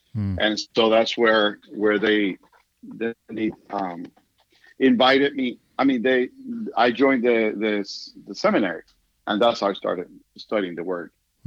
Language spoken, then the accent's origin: English; Dominican Republic; English is a second language; But I went back, when I went back to the Dominican Republic, one of the things that happened that year is that I heard the gospel for the first time